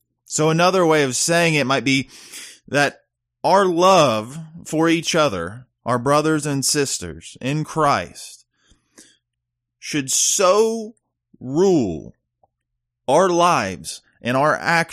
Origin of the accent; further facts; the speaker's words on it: the South, United States; Now, growing up in the South, I've often heard revivals called for, right?